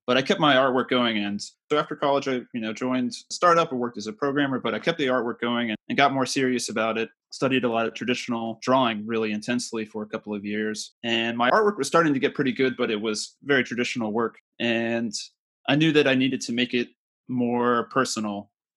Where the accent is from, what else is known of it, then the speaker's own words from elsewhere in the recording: Texas, United States; I grew up in Central Texas, kind of medium-sized town.